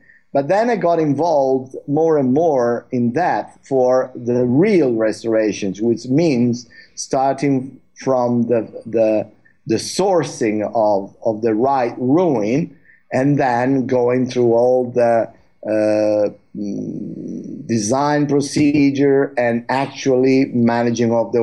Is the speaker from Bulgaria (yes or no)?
no; Turin, Piedmont, Italy; Actually, I'm from Turin, which is north west of Italy